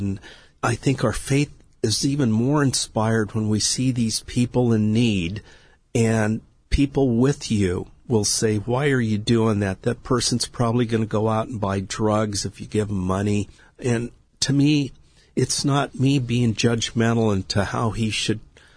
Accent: Nebraska, United States; Being a Boy Scout at a young age left a very, very deep impression in my life growing up in Nebraska

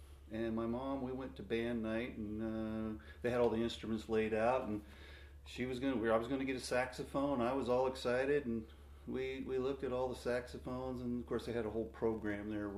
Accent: El Paso, Texas, United States; born there; I was born in El Paso in 1954.

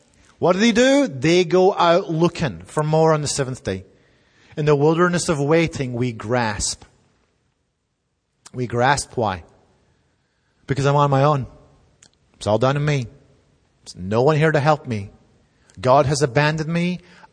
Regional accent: United Kingdom; Now, I know I'm British, and I was nurtured on sarcasm.

